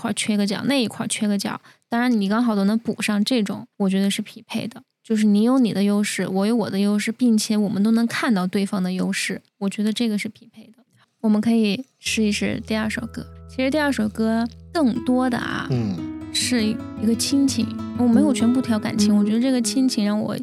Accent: Gansu, China; 哦，我是西北的甘肃

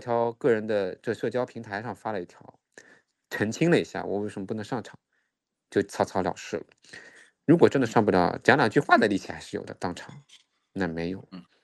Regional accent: China; 我们中国人呢是有很多冤种，但是如此近的时间内有没有这样的勇气和胆量做出这样的行为呢

